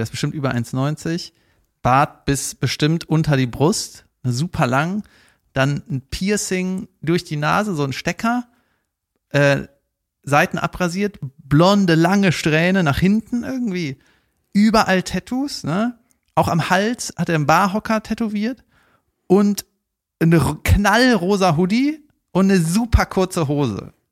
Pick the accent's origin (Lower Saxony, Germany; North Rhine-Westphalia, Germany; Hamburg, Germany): North Rhine-Westphalia, Germany; Cologne; sag ich jetzt als Kölner